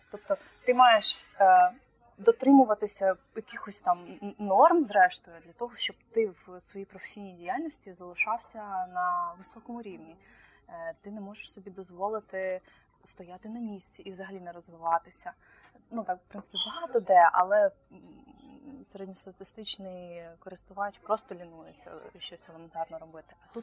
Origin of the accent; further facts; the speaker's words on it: Zakarpattia Oblast, Ukraine; born there; я ж народилася в Закарпатті, і вся моя родина з Закарпаття.